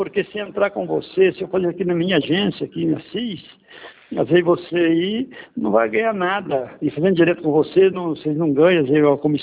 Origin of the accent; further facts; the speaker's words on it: Assis, São Paulo, Brazil; Porque você deve saber aí, eu sou de Assis aqui.